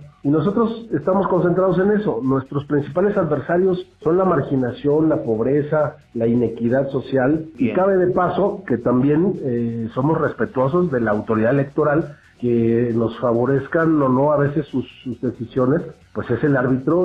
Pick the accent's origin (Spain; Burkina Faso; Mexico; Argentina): Mexico; para que, como mexicanos, ante todos los cataclismos que hemos sufrido, podamos salir adelante.